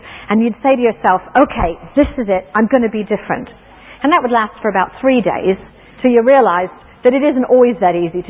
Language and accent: English; United States; I grew up in the States, and in a tradition where we used to have what we call revivals.